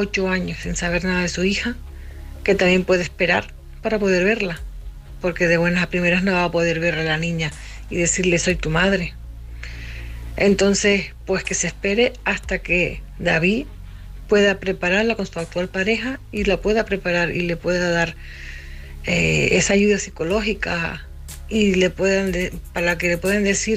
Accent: Canary Islands, Spain; now in A Coruña, Spain; la tinerfeña que vive en La Coruña.

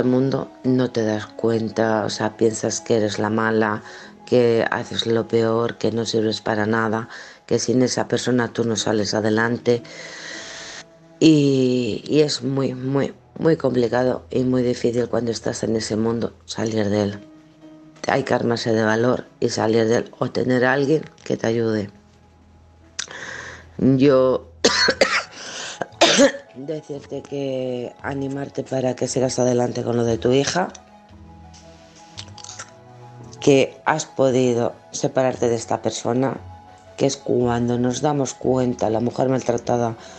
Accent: Alcorcón, Community of Madrid, Spain; del Alcorcón.

